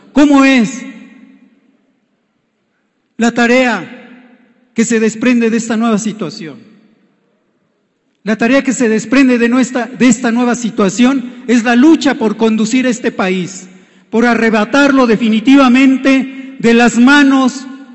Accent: Mexico; No somos franceses ni somos rusos. Somos mexicanas y mexicanos.

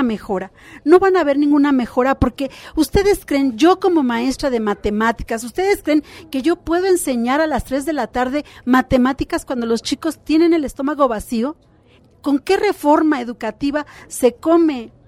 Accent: Mexico City, Mexico; Eso que nosotros somos del Distrito Federal.

